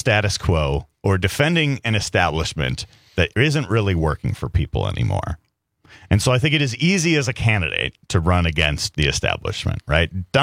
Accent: Wisconsin, United States; I was raised in Wisconsin. I went to 12 years of public school in Wisconsin, went to a public university in the state of Wisconsin.

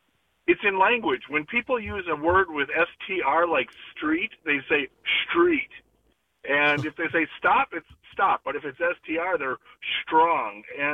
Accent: Sheboygan, Wisconsin, United States; I came from Sheboygan and I learned all kinds of bad grammar there and I got over it.

